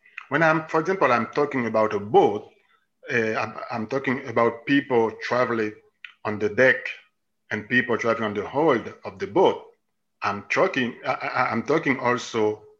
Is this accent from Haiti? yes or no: yes; Haiti; English is a second language; moved away as an adult; I grew up in a country until 23 years old, I grew up in Haiti. I was born and I grew up in Haiti.